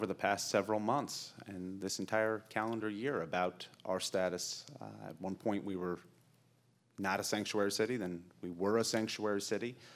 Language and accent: English; Albany, New York, United States; Growing up in Albany, in a Democratic household, my brother and I were told you become a Democrat when you turn 18